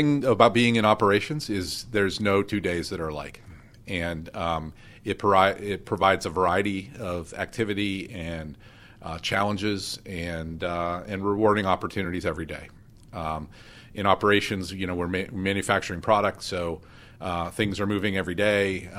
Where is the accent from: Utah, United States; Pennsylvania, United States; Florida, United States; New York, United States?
Pennsylvania, United States; Erie; I was born and raised in Erie, as I said.